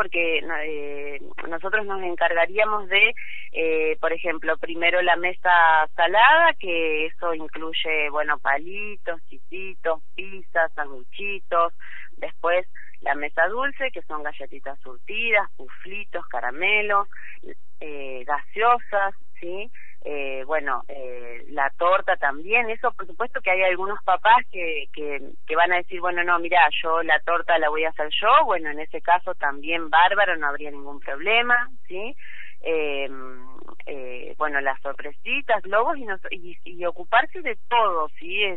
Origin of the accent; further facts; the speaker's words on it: Aranguren, Entre Ríos, Argentina; now in Paraná, Argentina; hace muchísimos años que vivo en Paraná, pero, bueno, es mi pueblo